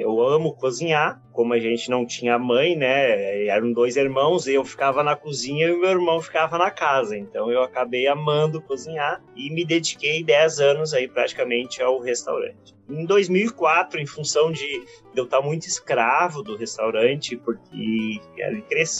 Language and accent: Portuguese; Passo Fundo, Rio Grande do Sul, Brazil; also born or lived in Salvador; Eu sou natural de Passo Fundo, né? Eu vim em Passo Fundo, é Rio Grande do Sul, e depois fiquei de 92 até 2004 morando em Salvador, Bahia. Então eu tenho uma mistura do baiano com o gaúcho, né? Que é o baiúcho